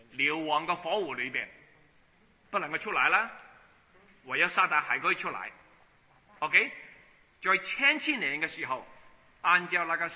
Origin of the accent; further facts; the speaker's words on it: China; 我们中国人很多人都是以前都是拜偶像啊